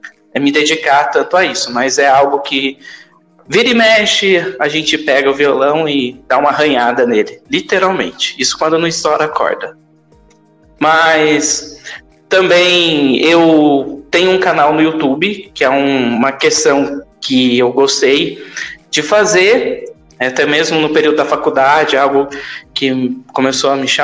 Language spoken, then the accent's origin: Portuguese; São José dos Campos, São Paulo, Brazil; hoje estou com 28, em breve faço 29. Sou de São José dos Campos, região metropolitana de São Paulo.